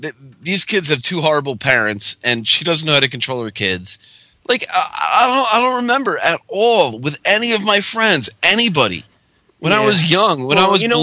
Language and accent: English; New Jersey, United States; I can't believe we're both from Northern New Jersey because no one did that.